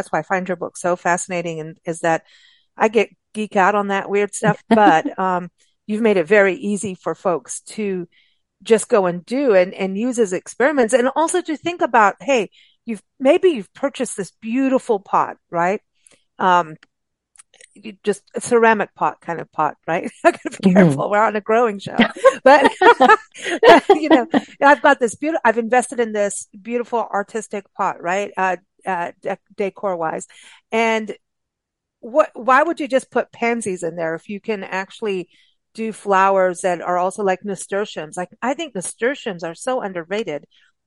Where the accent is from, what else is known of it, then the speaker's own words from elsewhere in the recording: South Africa; also born or lived in Kenya; growing up in South Africa and Kenya